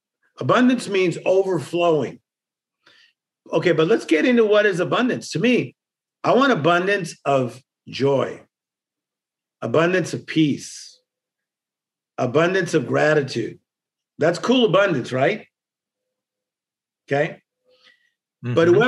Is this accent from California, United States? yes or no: yes; Compton, California, United States; Like this morning, dude, I'm from Compton.